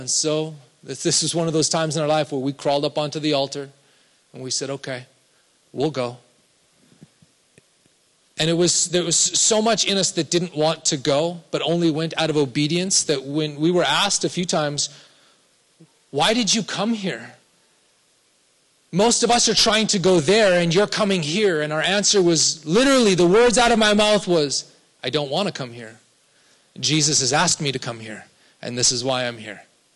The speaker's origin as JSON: {"language": "English", "country": "Canada", "lives_now": "San Diego, United States", "said": "Most of you know that me and my family were Canadian and we moved here from Toronto."}